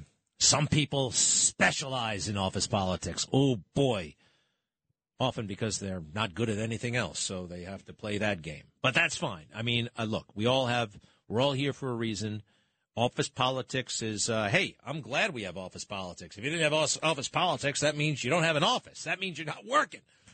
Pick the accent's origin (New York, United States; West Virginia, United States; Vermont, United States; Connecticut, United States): New York, United States; This is how I come off. I'm a New Yorker.